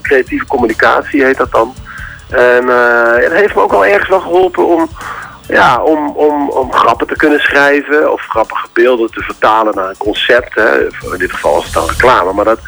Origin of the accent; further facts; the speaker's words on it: North Brabant, Netherlands; waarbij ik altijd een deel over mijn jeugd in Brabant vertel